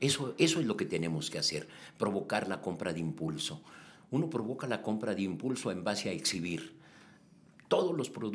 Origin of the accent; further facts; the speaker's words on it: Mexico; tenemos un derecho como mexicanos a crear una antigüedad en una empresa